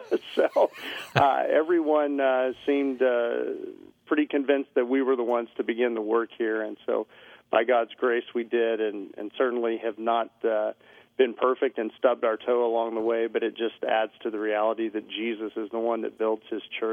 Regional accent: Midland, Texas, United States; I minister in the same community in which I grew up. And so that's a special privilege. I was born and raised here in Midland. I spent a number of years away in formal education and then came back

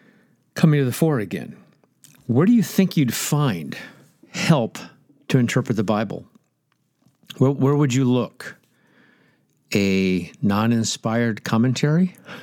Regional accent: Nebraska, United States; But since I'm from Nebraska, I'll make it easier.

